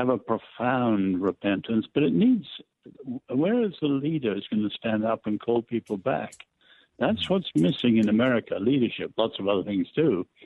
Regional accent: England, United Kingdom; I mean, I'm English.

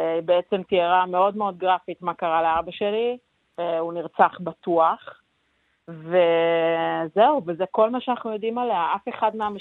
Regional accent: Nir Oz, Southern District, Israel; אני מקיבוץ ניר עוז

